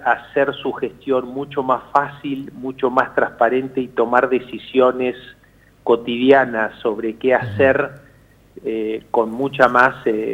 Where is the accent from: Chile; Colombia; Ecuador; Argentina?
Argentina; Uno, esté donde esté, siempre sigue siendo argentino